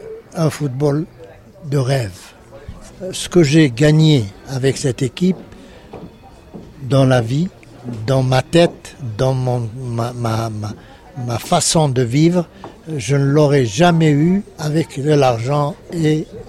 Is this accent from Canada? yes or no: no; Sétif, Sétif Province, Algeria; moved away; also born or lived in Saint-Étienne; Quand je suis parti de Sétif, je suis allé directement à Saint-Étienne.